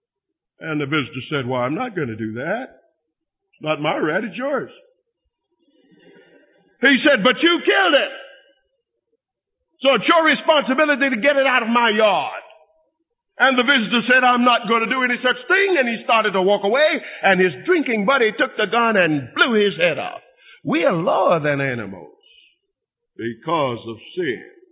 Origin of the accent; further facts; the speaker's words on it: North Carolina, United States; born there; I tried to explain to her that I was born in North Carolina, but she won't let me off the hook.